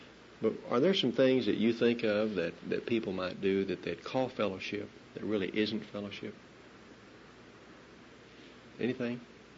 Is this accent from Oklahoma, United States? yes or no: yes; Duncan, Oklahoma, United States; from Duncan.